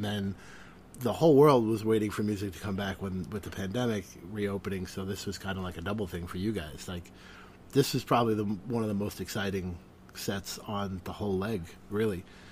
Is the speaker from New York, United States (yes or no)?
yes; New York City, New York, United States; No, I'm a New York guy. I'm in New York City.